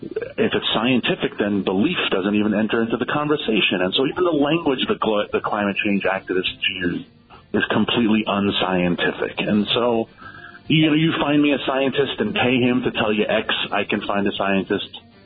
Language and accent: English; New York City, New York, United States; me as a New Yorker who knows dozens of people, literally dozens of people who died on 9/11.